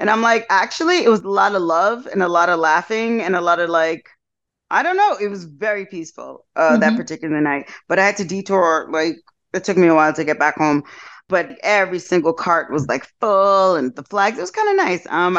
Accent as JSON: {"language": "English", "region": "Kentucky", "country": "United States", "said": "hey, I'm from Kentucky. Do they have a team?"}